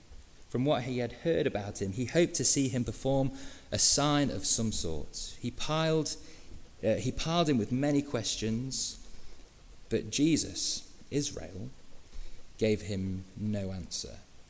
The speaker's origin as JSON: {"language": "English", "region": "England", "country": "United Kingdom", "said": "I know we're British, I know we're English"}